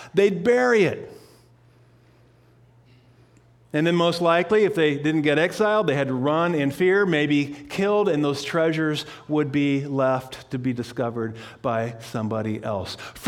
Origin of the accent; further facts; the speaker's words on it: Winthrop, Washington, United States; I grew up in Winthrop, Washington, and my grandparents owned a 10-acre piece with an old house.